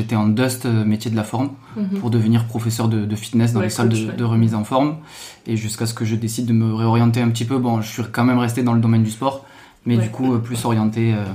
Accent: Toulouse, Occitanie, France; parfois, on n'a pas besoin de préciser justement qu'on vient de Toulouse, ça s'entend.

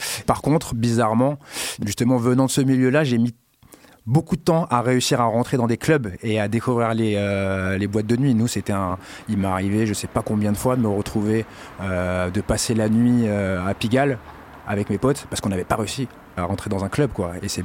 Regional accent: Garges-lès-Gonesse, Île-de-France, France; Alors moi, j'ai grandi à Garges-lès-Gonesse dans les années 90, donc dans un milieu bien caïra, on va dire ce qui est.

